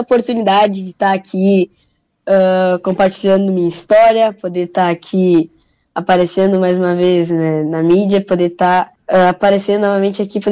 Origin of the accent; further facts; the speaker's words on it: Caxias do Sul, Rio Grande do Sul, Brazil; Eu sou natural de Caxias.